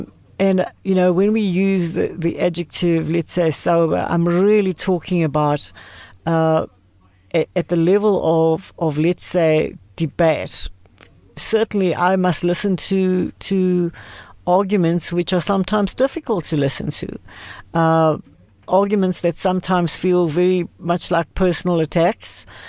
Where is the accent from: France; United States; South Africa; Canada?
South Africa; not only as a leader of a university, but as a South African citizen.